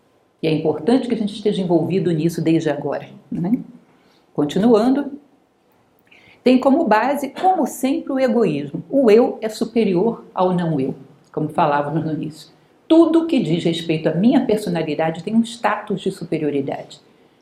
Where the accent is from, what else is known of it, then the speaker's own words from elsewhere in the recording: Guará, Federal District, Brazil; Ou seja, você é da Asa Norte, eu sou do Guará, já é suficiente para que a gente se discrimine.